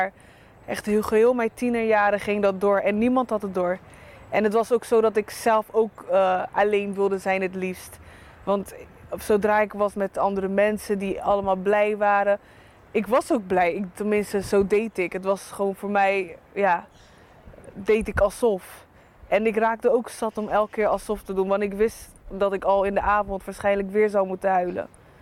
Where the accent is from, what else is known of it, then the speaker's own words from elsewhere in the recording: Rotterdam, South Holland, Netherlands; ik kom uit Rotterdam.